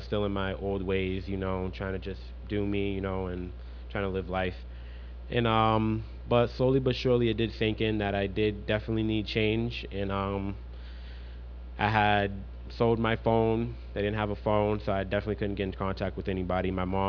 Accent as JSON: {"language": "English", "town": "Boston", "region": "Massachusetts", "country": "United States", "tie": "born or raised there", "said": "I'm from Mattapan, Boston, born and raised."}